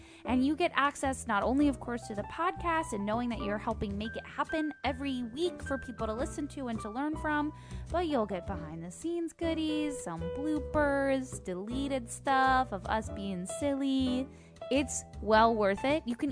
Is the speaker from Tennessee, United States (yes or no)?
no; North Carolina, United States; I grew up in North Carolina, yeah. As you know. The mm-hmm. … have been in North Carolina since the late 1500s.